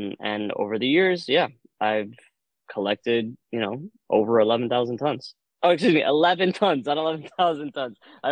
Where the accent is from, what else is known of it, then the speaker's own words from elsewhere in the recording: Miami, Florida, United States; I was, yeah. Yep, I'm a native Miami.